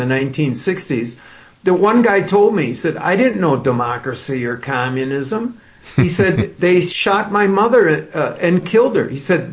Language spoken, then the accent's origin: English; Wisconsin, United States; I'm from Wisconsin. If Ho Chi Minh had invaded Wisconsin, that war would still be going on.